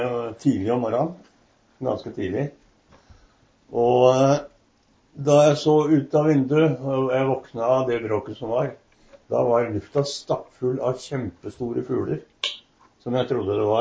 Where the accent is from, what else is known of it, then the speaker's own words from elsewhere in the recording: Oslo, Norway; born there; jeg ble født i Oslo da.